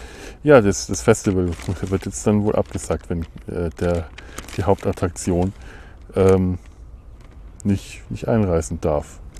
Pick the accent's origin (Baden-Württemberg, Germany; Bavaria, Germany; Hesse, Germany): Bavaria, Germany; now in Cologne, Germany; ich ja schon wirklich früher mal gedacht habe, dass ich alle Verbindungen zu meiner alten Heimat Bayern und Franken weit hinter mir gelassen habe.